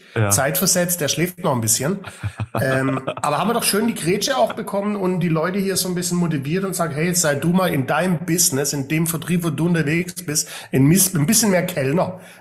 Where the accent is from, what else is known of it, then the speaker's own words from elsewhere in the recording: Baden-Württemberg, Germany; bei mir als Schwabe